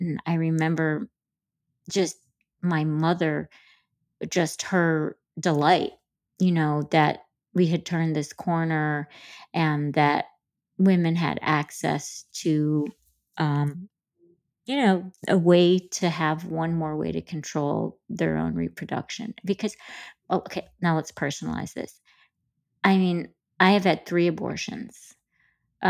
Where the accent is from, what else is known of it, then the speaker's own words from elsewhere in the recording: Grand Rapids, Michigan, United States; Oh, yeah. I mean, Grand Rapids, Michigan, it was very similar. I remember that a girl in my high school